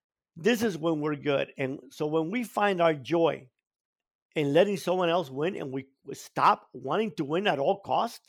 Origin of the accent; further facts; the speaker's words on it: Cuba; The greatest joy in my life was when we came from Cuba and had nothing, but we had a family.